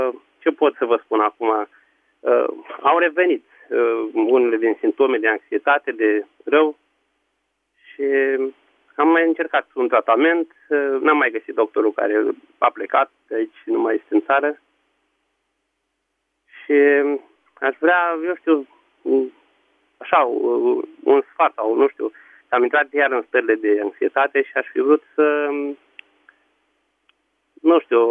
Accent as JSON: {"language": "Romanian", "town": "Buzău", "region": "Buzău County", "country": "Romania", "said": "Nu, sunt de la Buzău."}